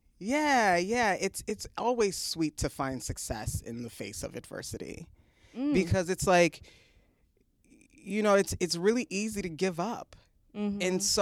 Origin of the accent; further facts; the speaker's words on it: Baltimore, Maryland, United States; Not New York City, in Baltimore City.